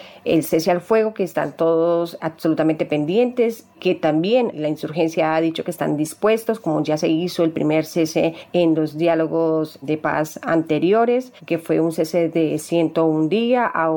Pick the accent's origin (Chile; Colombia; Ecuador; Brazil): Colombia; nosotros como colombianos damos la gracia, por supuesto, al pueblo mexicano